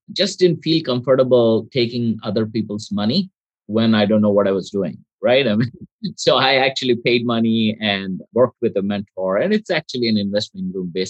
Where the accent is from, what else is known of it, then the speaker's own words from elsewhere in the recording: India; moved away as an adult; now in United States; I'm originally from India. So I immigrated to the US to pursue my master's in electrical engineering, University of Alabama, Huntsville.